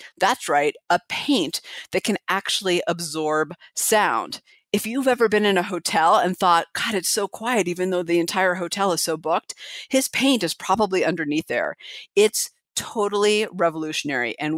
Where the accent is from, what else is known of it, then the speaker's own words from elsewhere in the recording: California, United States; I grew up in the Bay Area. So of course, I don't live there now, but of course the world revolves around California in my world.